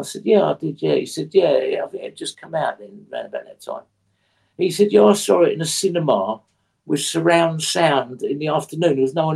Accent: Whitstable, South East England, United Kingdom; When I did the show, the one I filmed in my hometown in Hastings, Whitstable.

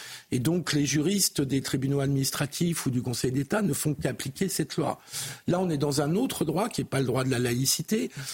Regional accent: France; en tant que républicain laïque et en tant que Français

